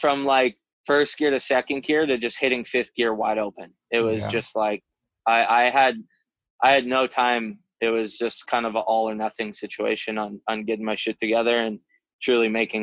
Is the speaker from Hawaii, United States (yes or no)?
yes; Sunset Beach, Hawaii, United States; Sunset Beach is somewhere that I grew up surfing on the North Shore.